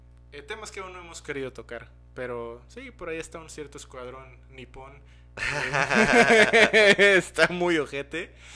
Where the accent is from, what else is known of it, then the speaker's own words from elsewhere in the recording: Mexico; al menos como mexicano, creo que sí es un must